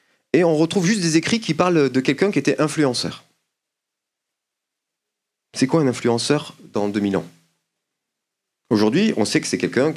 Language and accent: French; Occitanie, France; Moi, je viens de la région de Toulouse.